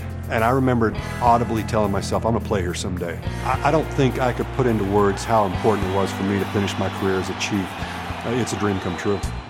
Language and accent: English; Rosehill, Kansas, United States; also born or lived in Malvern, Kansas; You know, I grew up in Malvern, Kansas, up to fourth grade, and then my father decided he wanted to farm, and we moved over to Rosehill, Kansas, and that's where I went, spent fifth grade through high school.